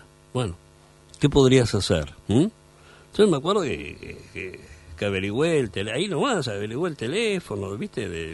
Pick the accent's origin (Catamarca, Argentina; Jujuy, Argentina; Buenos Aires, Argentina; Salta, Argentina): Buenos Aires, Argentina; Como era Buenos Aires, donde yo nací y me crié, ¿no?